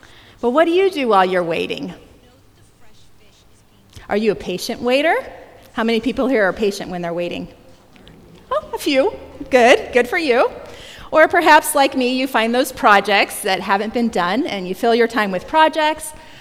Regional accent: Pennsylvania, United States; because I grew up in the Presbyterian Church back in Pennsylvania

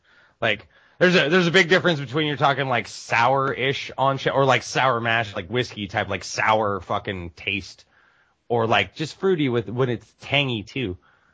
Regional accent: United States; Oh my god, I'm American. I love ketchup, but that is sacrilege.

